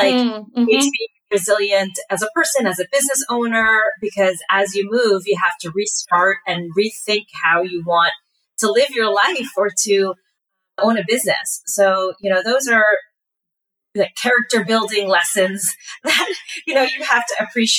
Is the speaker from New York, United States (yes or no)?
yes; New York, United States; also born or lived in New Jersey; now in Maine, United States; So I lived in New Jersey for about 9 years. I'm actually originally from New York, the suburbs of New York.